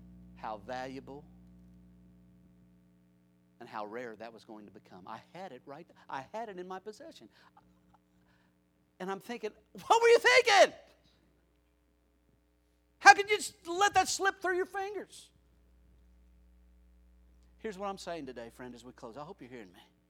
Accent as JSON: {"language": "English", "town": "Connersville", "region": "Indiana", "country": "United States", "tie": "born or raised there", "said": "When I was growing up in Connersville, out in the country, I used to have a comic book collection."}